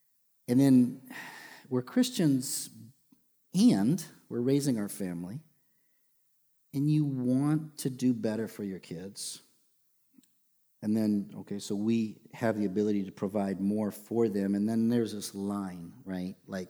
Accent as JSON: {"language": "English", "region": "Michigan", "country": "United States", "tie": "born or raised there", "said": "like growing up in Michigan, going to the Joe"}